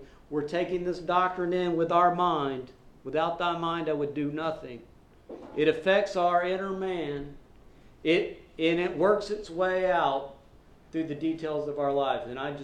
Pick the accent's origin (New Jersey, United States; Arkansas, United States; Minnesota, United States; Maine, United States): Arkansas, United States; I'm originally from Arkansas, so I'm proud to be from the South.